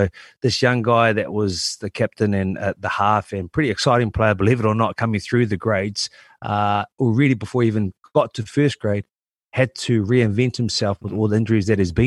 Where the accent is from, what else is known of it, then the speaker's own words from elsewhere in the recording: Auckland, New Zealand; born and bred in Auckland, love this country.